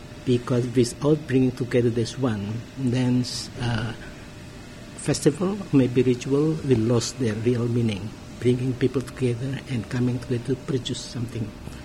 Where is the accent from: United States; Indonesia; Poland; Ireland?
Indonesia; English is a second language; I was a dancer. I'm from Indonesia.